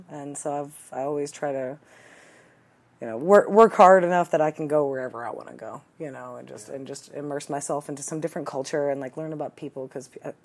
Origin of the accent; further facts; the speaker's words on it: New Hope, Pennsylvania, United States; also born or lived in Bristol, Pennsylvania / Long Beach Island, New Jersey; So I was born outside of Bristol. Or I was born in Bristol, Pennsylvania. That's where I was originally born. My dad is from Philadelphia. My mom is from Denmark. And so we lived in between like New Hope, Pennsylvania, and Long Beach Island, New Jersey